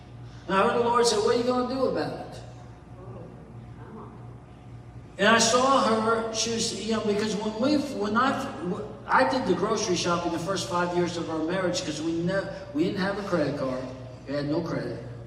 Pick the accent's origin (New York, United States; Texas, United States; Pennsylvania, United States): New York, United States; New York City; My excuse on everything is I grew up in New York. I'm not rude, I'm a New Yorker. I'm not impatient, I just grew up in New York.